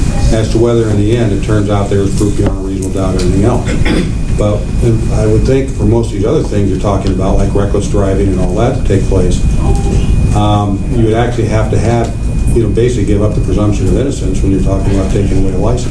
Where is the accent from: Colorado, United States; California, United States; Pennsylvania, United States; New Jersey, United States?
Colorado, United States; but I grew up in Colorado, and that's where I learned to drive.